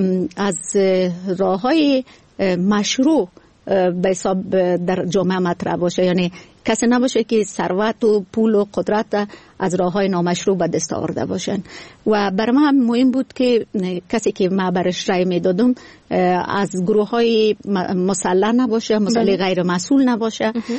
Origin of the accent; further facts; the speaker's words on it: Kabul, Afghanistan; moved away as an adult; also born or lived in Germany; ما مکتب در شهر کابل به پایان رساندیم و از کابل هستم افغانستان و بعد از صنف 12 به کشور آلمان سفر کردم برای تحصیل و تا سطح ماستری درس خوندم. دوباره به افغانستان برگشتم